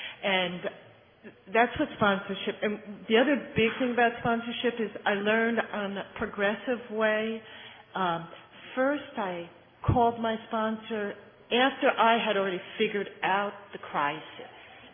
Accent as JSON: {"language": "English", "region": "Florida", "country": "United States", "said": "I'm not from Chicago. I'm from Florida."}